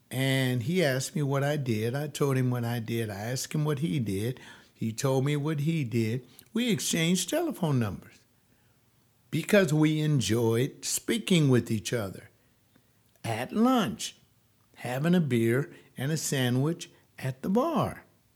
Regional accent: Los Angeles, California, United States; Why? Because I'm from Los Angeles. Why? Because I've seen him play in the sports arena

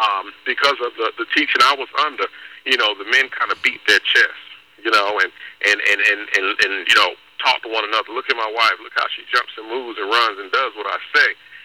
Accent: New York City, New York, United States; We grew up in the Bronx, New York. Both of us are from New York.

